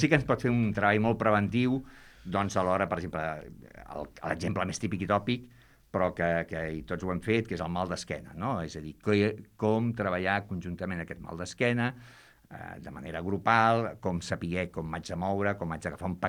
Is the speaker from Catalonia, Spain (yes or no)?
yes; Barcelona, Catalonia, Spain; Soc de Barcelona, per tant poso exemples de Barcelona